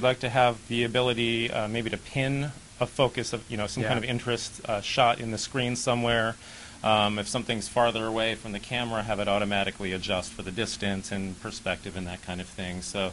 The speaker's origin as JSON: {"language": "English", "town": "Corvallis", "region": "Oregon", "country": "United States", "said": "All right … I'm from Corvallis, Oregon."}